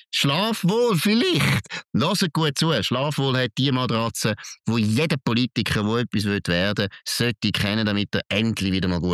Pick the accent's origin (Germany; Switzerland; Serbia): Switzerland; Und das müssen wir uns als Schweizer schon merken.